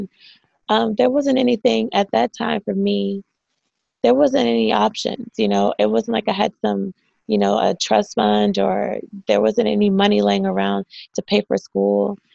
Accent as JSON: {"language": "English", "town": "Calvert County", "region": "Maryland", "country": "United States", "tie": "born or raised there", "said": "Okay, so I'm born and raised in Calvert County, Maryland. And if people are familiar with that, they might know Chesapeake Beach, Solomon's Island. Annapolis is not too far from me."}